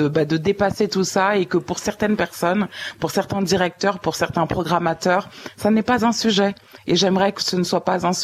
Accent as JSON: {"language": "French", "country": "French Guiana", "tie": "born or raised there", "said": "Quand j'étais petite en Guyane et que je regardais la cérémonie"}